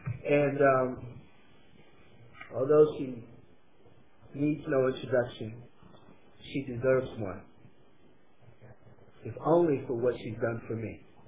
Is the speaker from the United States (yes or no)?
yes; Washington, District of Columbia, United States; And I'm from Washington, D.C.